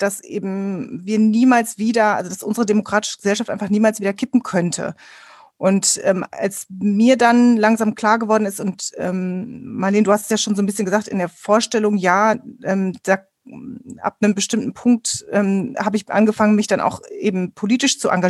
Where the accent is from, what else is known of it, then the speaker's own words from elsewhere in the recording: North Rhine-Westphalia, Germany; Ich bin im Ruhrgebiet aufgewachsen